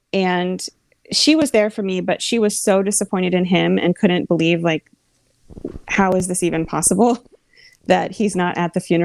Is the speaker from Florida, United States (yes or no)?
no; Pennsylvania, United States; And they were a different breed than Central Pennsylvania. And here was this guy from my hometown.